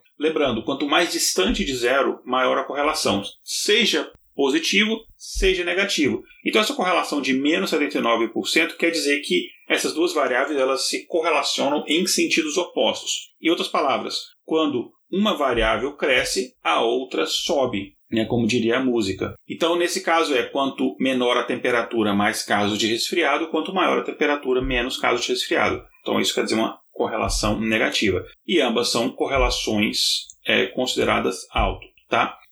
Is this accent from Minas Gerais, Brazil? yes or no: yes; Minas Gerais, Brazil; Sou mineiro, adoro queijo.